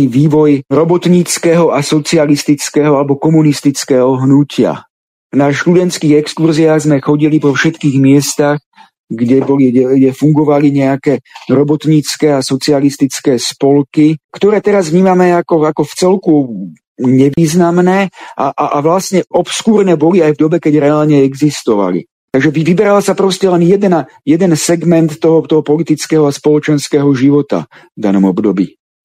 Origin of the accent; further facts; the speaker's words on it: Žilina Region, Slovakia; keďže sám pochádzame, naša rodina z Liptova